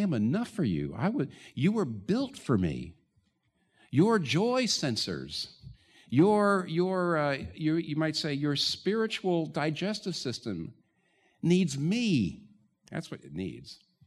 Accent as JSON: {"language": "English", "region": "New York", "country": "United States", "said": "I'm a New Yorker."}